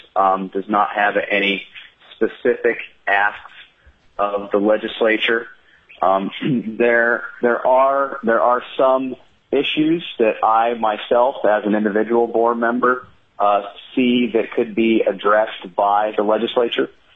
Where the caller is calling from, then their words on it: Fairbanks, Alaska, United States; I'm calling in from Fairbanks today.